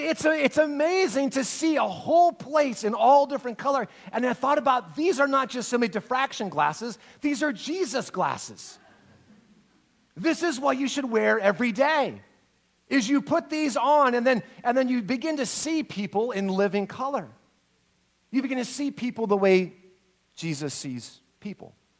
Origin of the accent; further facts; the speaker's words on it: Spokane, Washington, United States; I grew up in Spokane, and I was a city kid, grew up in all the city stuff in Spokane.